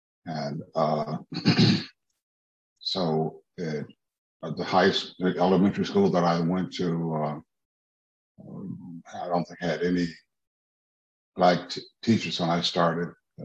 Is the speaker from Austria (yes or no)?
no; Washington, District of Columbia, United States; Well, I'm from Washington, D.C. And I, when I graduated from high school, Roosevelt High School, I went to college in South Dakota for 2 years on a football scholarship.